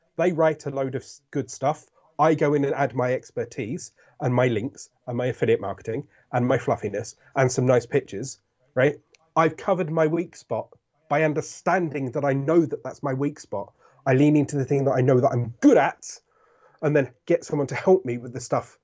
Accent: United Kingdom; I've had a nice cup of tea, because I'm British

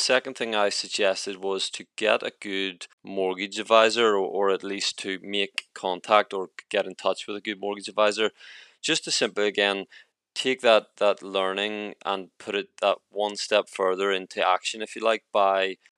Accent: Northern Ireland, United Kingdom; Obviously, I'm from Northern Ireland, but I think a lot of this will resonate and be applicable in the whole of the UK.

